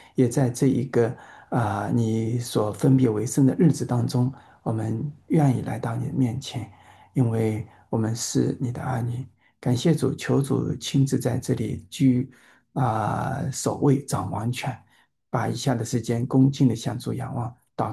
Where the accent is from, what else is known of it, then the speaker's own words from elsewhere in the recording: China; moved away; 那以前呢，在中国的时候，我老家呢基本上是清明节前的2周就要上山去上坟，那个时候呢，有的时候也会下些的雨，山上呢有映山红。